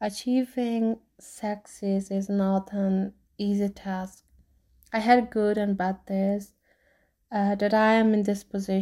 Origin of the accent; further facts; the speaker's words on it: Wardak, Afghanistan; English is a second language; also born or lived in Kabul; I was born in Kabul, Afghanistan, and live in Kabul. I'm from Wardak province, Pashtun and Muslim, alhamdulillah. I'm almost 19 years old